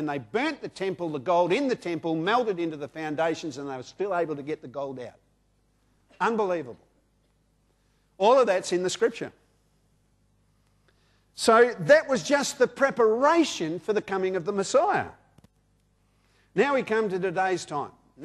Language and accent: English; Mount Lawley, Western Australia, Australia; when I was growing up in Mount Lawley back in the 60s and I went to high school?